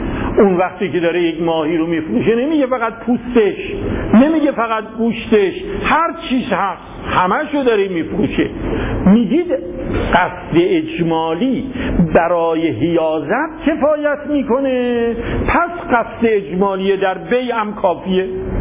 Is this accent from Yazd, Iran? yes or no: yes; Yazd, Iran; ما هم یزدی هستیم دیگه